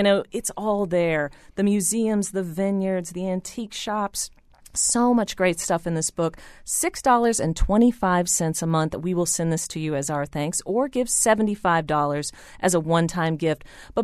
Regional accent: Kentucky, United States; I am originally from Kentucky.

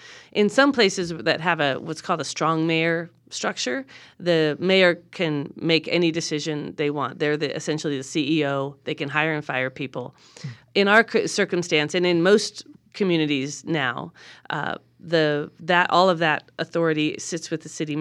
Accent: Wadsworth, Nevada, United States; I grew up in a very small, unincorporated town in northern Nevada. It's called Wadsworth, and it's the very southernmost section of the Pyramid Lake Paiute Indian Reservation.

